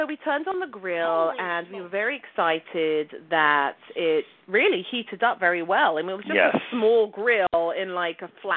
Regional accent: London, United Kingdom; even living and growing up in London

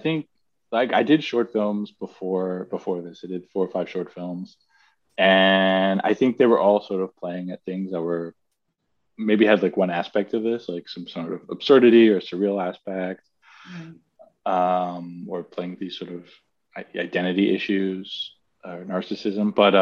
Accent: Maryland, United States; also born or lived in Baltimore; I grew up in Maryland, suburban Maryland. Lived in Baltimore for a few years, sort of between or after college.

